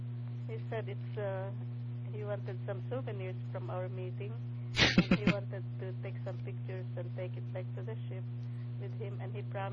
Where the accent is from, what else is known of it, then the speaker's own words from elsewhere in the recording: Philippines; I was born in the Philippines in 1935, and during my childhood, it was a fun time